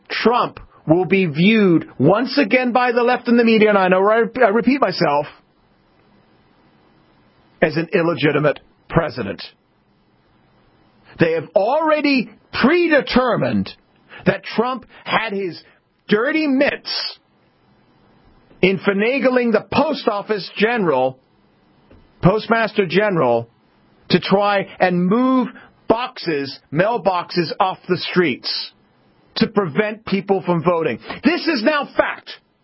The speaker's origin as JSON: {"language": "English", "region": "London", "country": "United Kingdom", "tie": "born or raised there", "said": "I grew up in London, England, 1970s kid."}